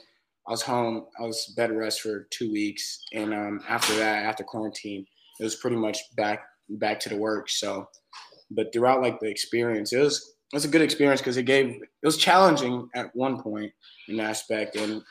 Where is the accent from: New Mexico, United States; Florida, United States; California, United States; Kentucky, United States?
Florida, United States; Wellington; So I'm from Wellington, Florida. I just graduated my senior year at Lake Worth.